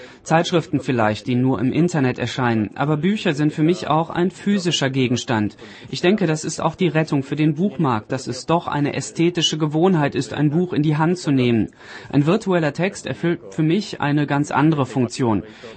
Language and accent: German; Silesian Voivodeship, Poland; Schlesien ist meine Heimat, kein Symbol. Ich bin dort geboren, lebe dort und deshalb schreibe ich über Schlesien als über mein natürliches Umfeld. Schlesien ist meine erste und größte Heimat, nicht Polen.